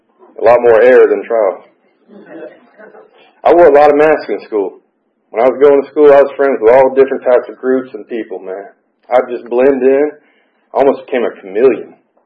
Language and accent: English; Alpharetta, Georgia, United States; I grew up here. I was born and raised here in Georgia my whole life, around the Alpharetta area